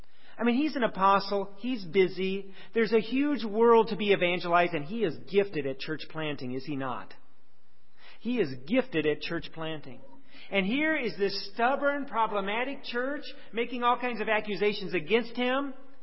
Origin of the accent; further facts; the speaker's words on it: United States; Now, a lot of times my opinion is, I'm an American.